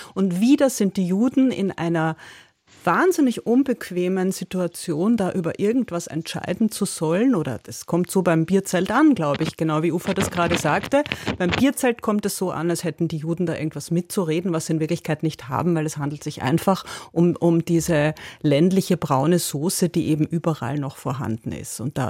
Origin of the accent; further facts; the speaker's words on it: Vienna, Austria; Ich bin fast derselbe Jahrgang wie Hubert Aiwanger. Ich bin in diesen Jahren in Wien zur Schule gegangen